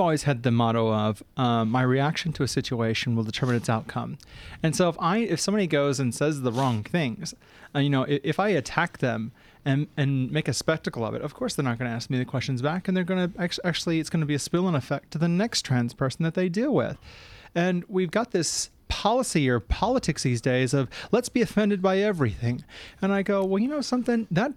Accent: Melton, Victoria, Australia; My hometown is in Melton.

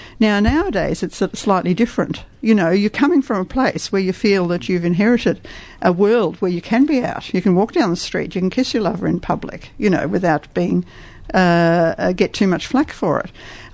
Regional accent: Australia; And what was very inspirational to us Australians

